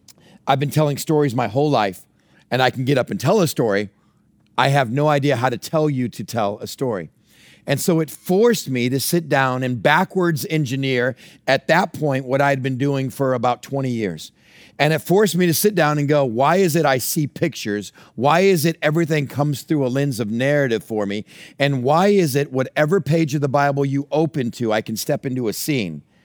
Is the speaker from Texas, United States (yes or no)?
yes; Texas, United States; I told my stories of growing up in West Texas with a bunch of bonehead brothers.